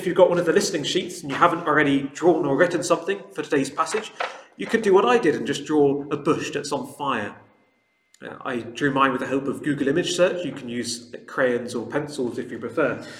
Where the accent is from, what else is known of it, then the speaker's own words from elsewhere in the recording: England, United Kingdom; born there; now in Wales; and I was born in England